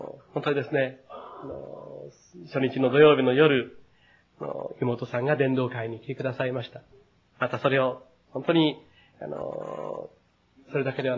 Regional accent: Takamatsu, Kagawa, Japan; 私の出身の高松の教会の、

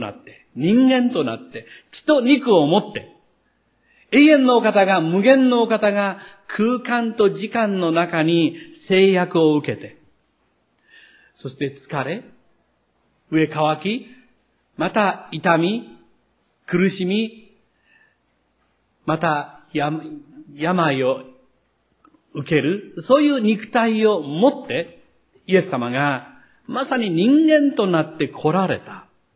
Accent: Takamatsu, Kagawa, Japan; 私は高松に育っていましたので、日曜日の礼拝が終わると、すぐに高松の港に行って、船に乗って、高松の真ん前にある、メギ島

